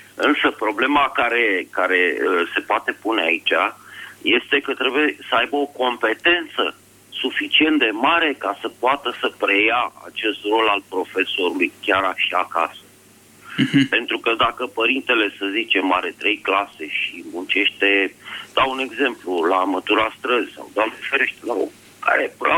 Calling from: Bucharest, Romania; Vă sunt din București

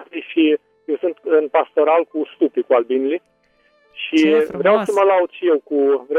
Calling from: Suceava County, Romania; de la Melișou, Suceava.

